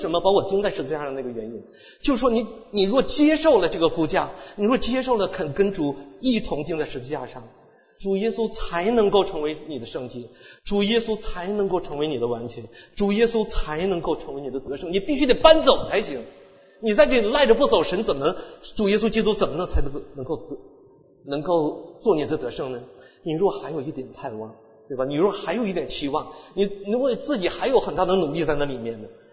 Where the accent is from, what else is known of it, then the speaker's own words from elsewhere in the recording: China; 因为我们中国人也都有积蓄